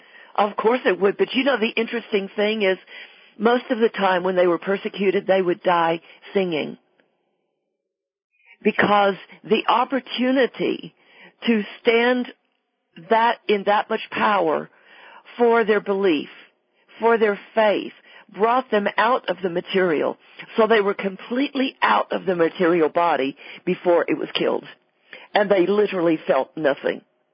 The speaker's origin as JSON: {"language": "English", "town": "Weatherford", "region": "Texas", "country": "United States", "tie": "born or raised there", "said": "at the Doss Cultural Center in my hometown in Weatherford, Texas."}